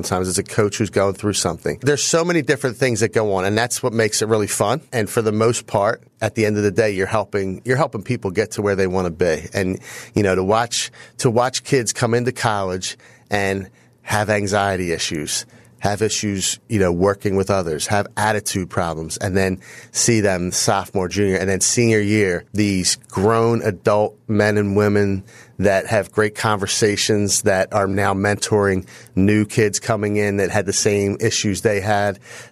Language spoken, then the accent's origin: English; Philadelphia, Pennsylvania, United States; I grew up in Fox Chase in Northeast Philadelphia near the Fox Chase Playground, Eddie Pollock Rec